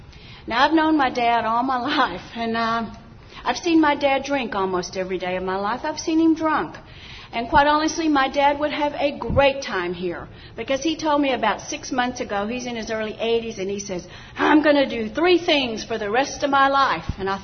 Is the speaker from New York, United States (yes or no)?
no; Texas, United States; Now, I grew up in West Texas, pre-desert, kind of like this, but actually not as, it's a lot more flat. It's like totally flat.